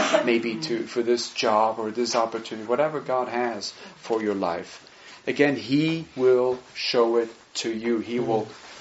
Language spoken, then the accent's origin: English; Switzerland; I grew up, I was born and raised in Switzerland. I skied all my life.